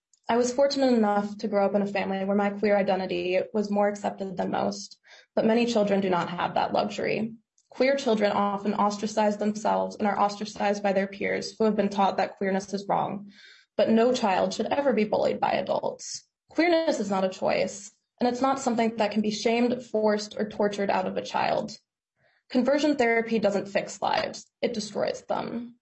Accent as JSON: {"language": "English", "town": "Eden Prairie", "region": "Minnesota", "country": "United States", "tie": "born or raised there", "said": "I'm a sophomore at the University of Wisconsin-Madison, and I grew up in Eden Prairie, Minnesota"}